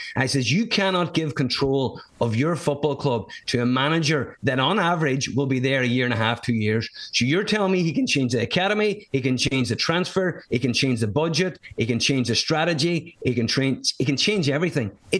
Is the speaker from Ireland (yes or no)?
yes; Ulster, Ireland; I'm from Donegal.